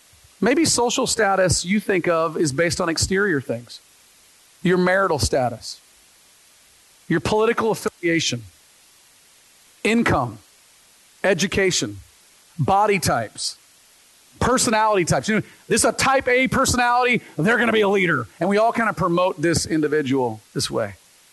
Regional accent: Dallas, Texas, United States; I grew up in Dallas, Texas, and it was nothing to be in downtown Dallas as we're hanging out with young adults doing our thing

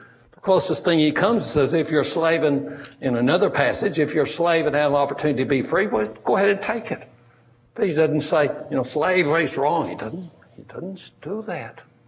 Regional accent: the South, United States; I'm from the South, but I hated slavery, every bit of it

